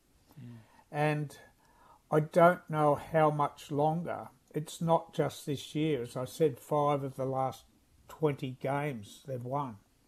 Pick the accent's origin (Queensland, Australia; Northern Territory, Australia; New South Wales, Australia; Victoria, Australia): New South Wales, Australia; Newcastle; I was raised in Newcastle.